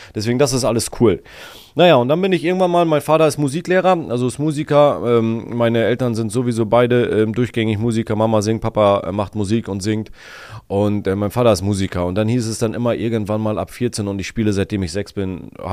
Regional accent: Damme, Lower Saxony, Germany; bin ich in Damme geboren, 92 und bin ziemlich bescheiden aufgewachsen.

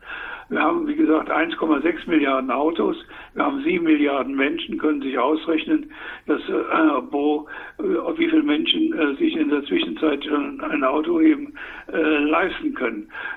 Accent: Saarland, Germany; Ich komme aus dem Saarland

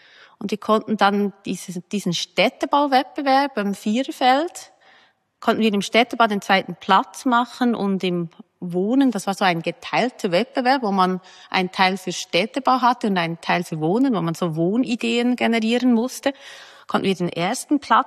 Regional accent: Bern, Switzerland; also born or lived in Zurich / Paris; Okay, ich bin in Bern aufgewachsen, bin dann für Studium nach Zürich. Dazwischen habe ich ein Jahr in Paris Praktikum und Studium gemacht

